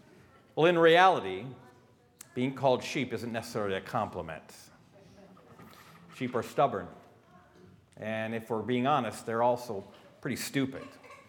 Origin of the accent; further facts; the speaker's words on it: North Dakota, United States; Growing up in North Dakota, when I was very young, I was the kid who could sing